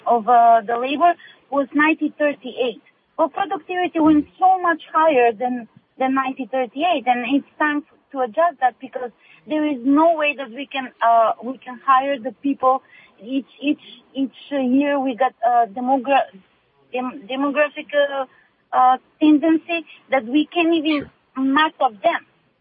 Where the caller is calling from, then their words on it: Las Vegas, Nevada, United States; I'm calling from Vegas, Nevada.